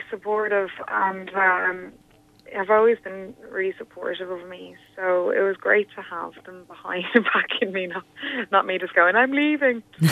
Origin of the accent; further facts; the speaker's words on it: Dublin, Leinster, Ireland; I'm from Dublin, and I was coming towards the end of my schooling in Dublin